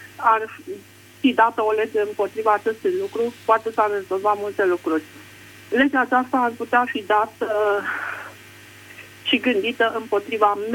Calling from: Botoșani, Botoșani County, Romania; sunt din Botoșani.

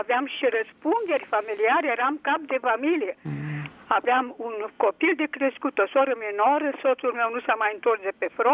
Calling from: Bucharest, Romania; Sunt din București și vreau să vă spun că și eu am fost o victimă a acestor concepții.

